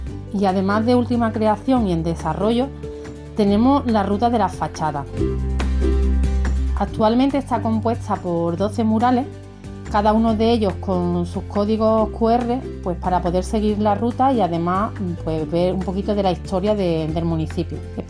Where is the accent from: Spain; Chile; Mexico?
Spain; Cartagena, Andalusia; soy de Cartagena. Tengo 46 años y he estado toda mi vida viviendo aquí. De mi pueblo decir que Cartagena pues se sitúa en plena naturaleza del Valle del Genal a 846 metros de altura, siendo así el pueblo más alto de la zona.